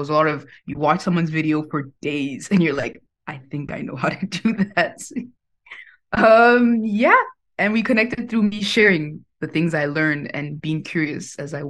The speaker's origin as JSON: {"language": "English", "country": "Cameroon", "tie": "born there", "also_born_or_lived": "Chad / Haiti / Mali / Angola", "moved": "yes", "said": "So I was born in Cameroon. Then we moved to Chad, which is another African country. Then we went to Haiti, which is in the Caribbean. Then we came back to the African continent. I lived in Mali, in Angola, in Mozambique, in Madagascar."}